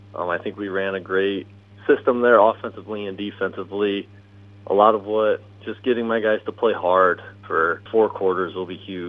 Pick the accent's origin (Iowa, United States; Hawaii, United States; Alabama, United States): Iowa, United States; Le Mars; Yeah, so I'm originally from Lamar's in Northwest Iowa.